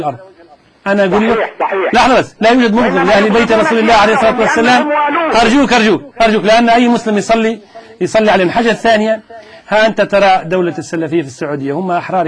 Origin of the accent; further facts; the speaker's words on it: Tunisia; أنا مش سعودي أنا تونسي